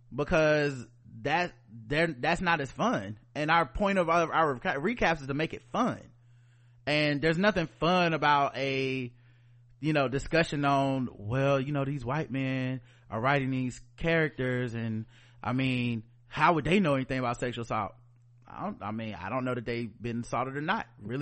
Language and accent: English; the South, United States; we are black people from the South. We're black people in America.